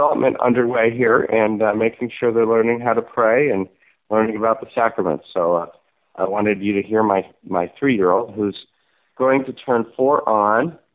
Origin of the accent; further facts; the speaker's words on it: Orlando, Florida, United States; I'm a reader from Orlando, Florida.